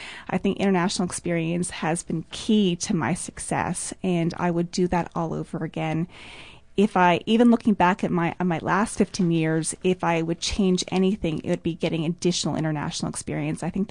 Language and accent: English; Toronto, Ontario, Canada; Well, I'm from Toronto, and I do love Toronto.